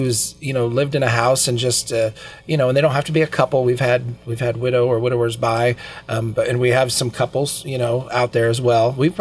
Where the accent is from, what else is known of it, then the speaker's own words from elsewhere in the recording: Illinois, United States; I'm from Jersey County.